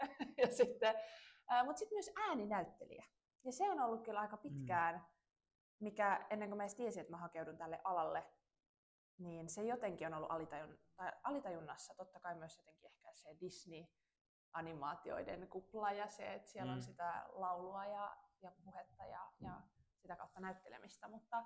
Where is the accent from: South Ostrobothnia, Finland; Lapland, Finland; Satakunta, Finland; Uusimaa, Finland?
South Ostrobothnia, Finland; Seinäjoki; now in Tampere, Finland; 24V. Tällä hetkellä asun Tampereella. Oon alun perin kotoisin Seinäjoelta, missä oon asunut suurimman osan elämästäni.